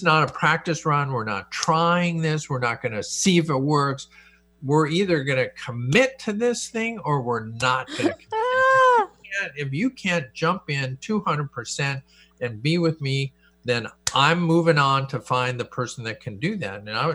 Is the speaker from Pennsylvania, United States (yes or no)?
yes; Harrisburg, Pennsylvania, United States; lived in Harrisburg all my life and I'm not moving, you know, that I never signed up to move out of my home state.